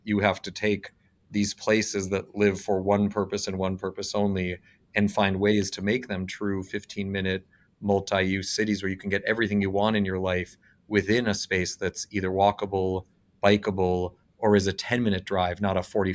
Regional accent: Bloomfield Hills, Michigan, United States; I grew up in Michigan in a true residential-only bedroom community called Bloomfield Hills, and there was no downtown

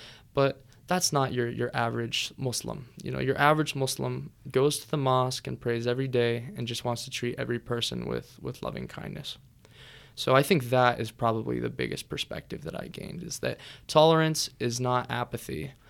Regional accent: United States; But in terms of being an American, anyone who wants to go over there right now, it might be as of November 14th, 2023.

